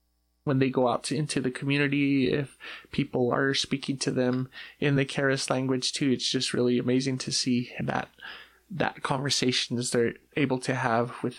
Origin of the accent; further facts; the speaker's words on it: New Mexico, United States; I am from the Pueblos of Cochiti and San Felipe, and I come from the Oak Clan.